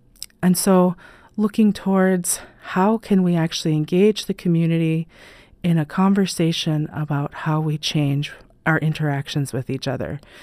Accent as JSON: {"language": "English", "region": "Alaska", "country": "United States", "said": "For me as an Alaska Native person, I'm Tlingit Haida, I'm from Southeast."}